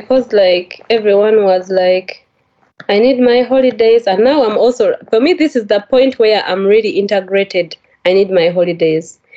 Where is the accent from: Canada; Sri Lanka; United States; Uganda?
Uganda; When I came from Uganda, I didn't know stress.